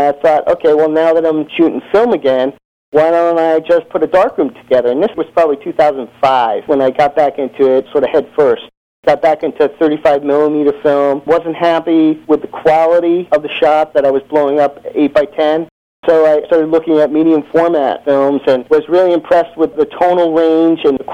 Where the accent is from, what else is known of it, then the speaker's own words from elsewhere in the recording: Long Island, New York, United States; I had a project for my class where I had to go document church doors in the town where I grew up in Long Island.